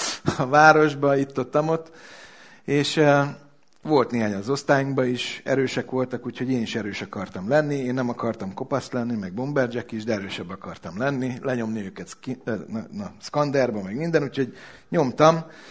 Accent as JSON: {"language": "Hungarian", "country": "Hungary", "said": "Tehát, vagy itt születtem, akkor hiába kötöm szorosra a coffomat, meg ilyenek, hogy húzza szememet, akkor se leszek kínai. Tehát magyar vagyok, és örülök neki."}